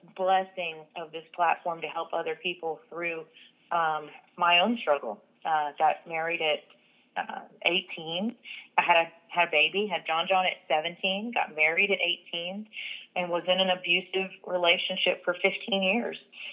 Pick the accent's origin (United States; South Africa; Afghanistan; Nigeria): United States; Dallas, Texas; Well, I grew up in Dallas-Fort Worth Metroplex. I am Ecuadorian and Caucasian, so